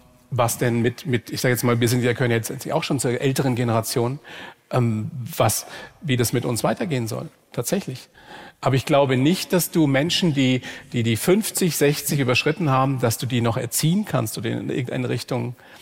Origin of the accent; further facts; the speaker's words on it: Bavaria, Germany; Ich komme aus einer Zeit, aus der Oberpfalz, wir hatten ja nichts.